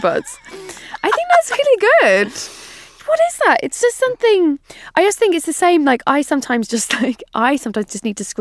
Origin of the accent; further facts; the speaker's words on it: London, United Kingdom; I mean, it's so different, obviously, growing up in London, because you're spending your life trying to get into places that you're definitely not supposed to be into.